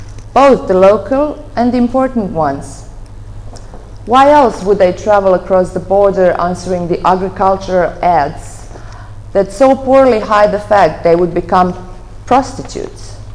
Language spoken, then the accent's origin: English; Montenegro; Montenegro, which is also my country, my home country